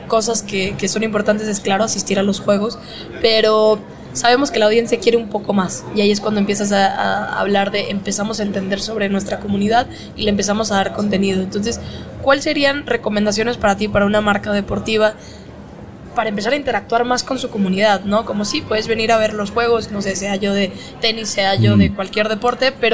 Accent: Monterrey, Nuevo León, Mexico; Yo soy de Monterrey, entonces yo sé de los clásicos de Tigres y Rayados.

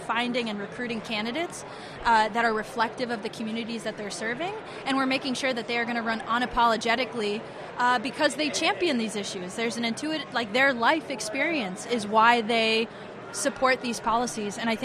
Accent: Connecticut, United States; moved away; I couldn't afford to go to college like I had planned to when I moved out to California. I'm originally from Connecticut.

